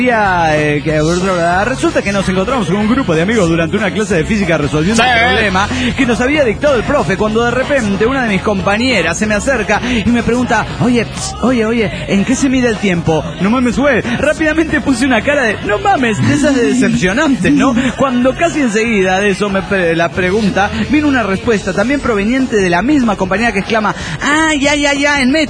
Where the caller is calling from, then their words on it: Santa Clara, California, United States; Soy el chico de Santa Clara, California.